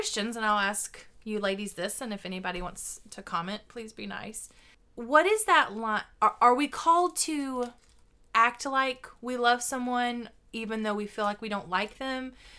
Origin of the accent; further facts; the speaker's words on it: the South, United States; Well, and I'm a Southerner, so I can say this.